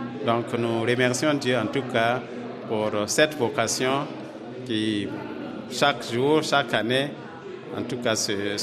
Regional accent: Burkina Faso; Chez nous, au Burkina, on peut dire qu'il y a un certain nombre.

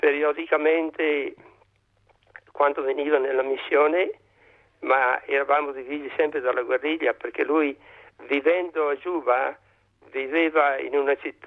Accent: Bergamo, Lombardy, Italy; born there; Io ho nato a Bergamo

